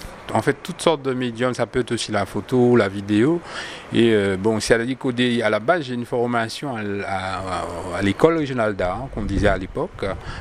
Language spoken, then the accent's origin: French; Martinique; je suis de la Martinique … j'ai près de 47 années d'existence